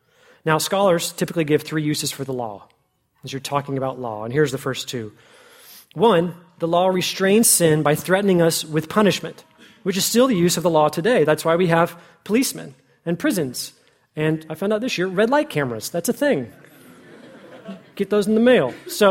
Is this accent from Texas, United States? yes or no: yes; Fort Worth, Texas, United States; And I grew up in Fort Worth, so I haven't pulled an ox out of a ditch.